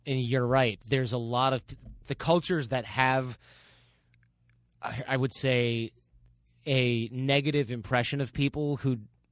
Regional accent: Michigan, United States; And I grew up in Michigan with a dad who worked at a Ford plant and a mom who was a public school teacher.

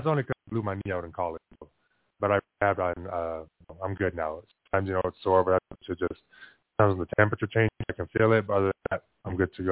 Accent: Phoenix, Arizona, United States; first language Spanish; English is a second language; now in Las Vegas, United States; Yeah, and then I obviously growing up in Phoenix, where it's like majority Mexican, Hispanic, that's all I spoke was Spanish. And then I moved to Vegas, and I just stopped speaking Spanish

